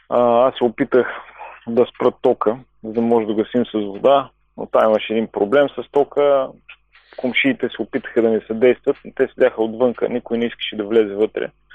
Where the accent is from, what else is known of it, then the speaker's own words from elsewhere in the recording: Burgas, Burgas Province, Bulgaria; Аз съм от Бургас по принцип. Там повярвах в Бог. Започнах да посещавам православна църква. Ходих, покланях се в местната църква там близо до нашия блок. Преди 8 години. Сега съм на 38, навърших 38